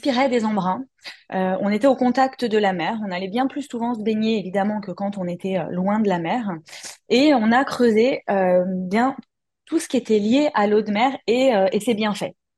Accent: Paris, Île-de-France, France; moved away as an adult; je suis parisienne à l'origine, donc je vis loin de l'océan. J'ai grandi, j'ai étudié à Paris, donc une vraie parisienne.

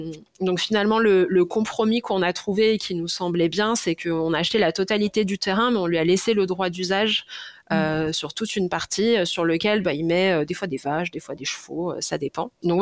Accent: Lyon, Auvergne-Rhône-Alpes, France; nous, on vient de Lyon

